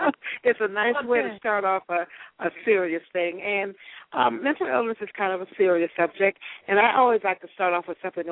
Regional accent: Cleveland, Ohio, United States; So I was raised in Cleveland, Ohio, in a middle-class family, and went to junior high school, went to high school.

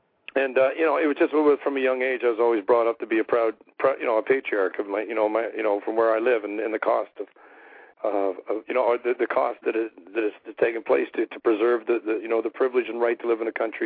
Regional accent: Canada; even in my country now of Canada, my home country

